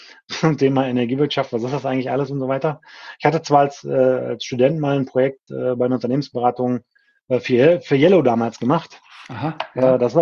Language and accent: German; Krefeld, North Rhine-Westphalia, Germany; komme ich eben aus dem Umfeld der Hochschule Niederrhein, nämlich aus Krefeld, Niederrhein, also klassischer Niederrheiner